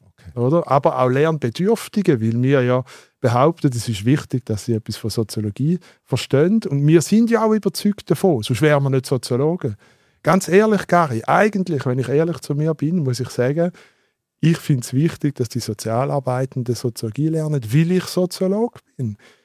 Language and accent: German; Eastern Switzerland, Switzerland; Ich bin in einer Ärztefamilie auf dem Land aufgewachsen, in der Ostschweiz